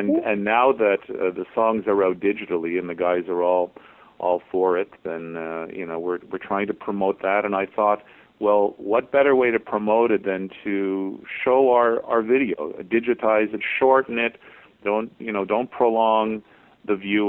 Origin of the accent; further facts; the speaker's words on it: Quebec, Canada; I'm from Quebec, born and raised there, you know